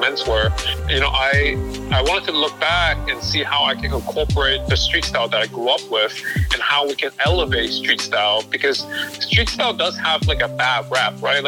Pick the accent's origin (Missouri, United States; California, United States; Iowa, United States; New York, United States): New York, United States; New York City; street style is what I grew up with in New York City.